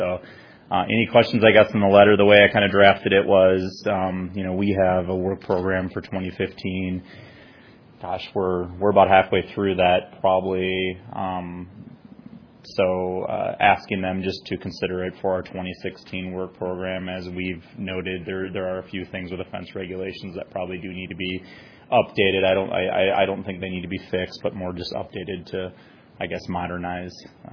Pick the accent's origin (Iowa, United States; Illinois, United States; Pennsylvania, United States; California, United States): Iowa, United States; Dubuque; I'm from Dubuque, so my wife is from Newton